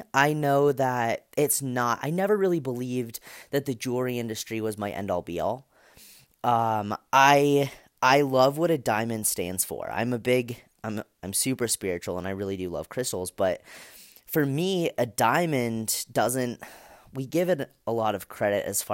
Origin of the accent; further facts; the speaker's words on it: United States; people in poverty stricken countries are in need of us to come save them because we're from America and we can save them and we can teach them about God.